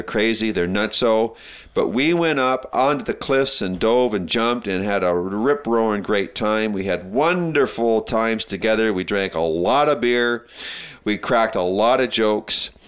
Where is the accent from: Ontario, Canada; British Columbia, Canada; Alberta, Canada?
Alberta, Canada; Calgary; It was good to be in Alberta because I'm an Alberta boy, born and raised in Calgary.